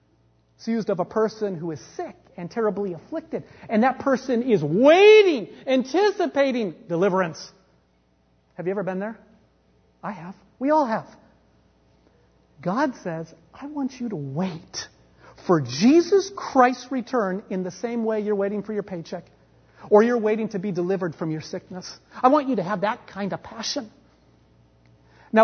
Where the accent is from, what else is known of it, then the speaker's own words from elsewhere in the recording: Bremerton, Washington, United States; This past weekend, I went to Bremerton, Washington, my hometown, to officiate a wedding and to celebrate my dad's 70th birthday.